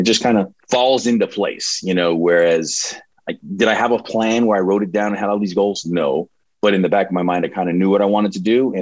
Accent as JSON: {"language": "English", "town": "Barstow", "region": "California", "country": "United States", "tie": "born or raised there", "said": "My sports editor at my hometown newspaper, the Barstow Desert Dispatch, Larry Maestas, he gave me my big break"}